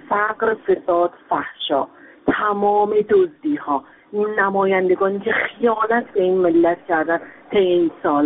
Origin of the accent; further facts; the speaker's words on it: Iran; ما ایرانی هستیم.